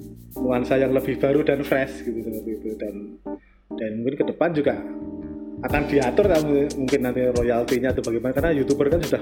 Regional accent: Mataram, West Nusa Tenggara, Indonesia; born there; saya lahir di Lombok kan Mataram itu.

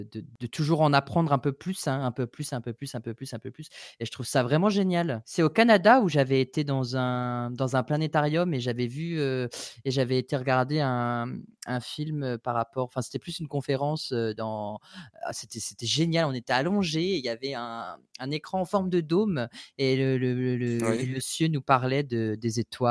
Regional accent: France; Je suis français.

